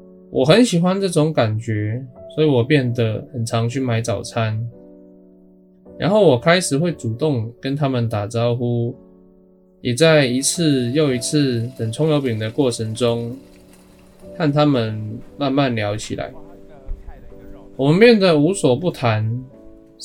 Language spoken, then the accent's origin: Chinese; Hong Kong; Chinese is a second language; 直到那一刻起，他们才知道我是一个香港人